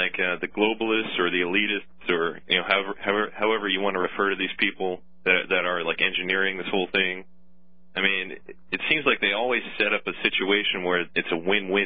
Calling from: New Jersey, United States; Calling you from New Jersey, Alex. The used to be called the Garden State, but now I like to refer to it as the Gulag State.

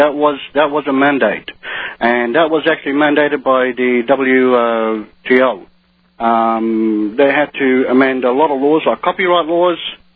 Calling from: Melbourne, Victoria, Australia; I'm calling from Melbourne, Alex. I've talked to you before.

